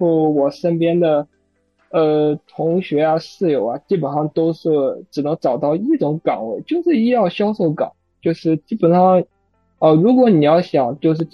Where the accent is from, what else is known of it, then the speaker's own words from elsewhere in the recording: Henan, China; 因为我本身是河南的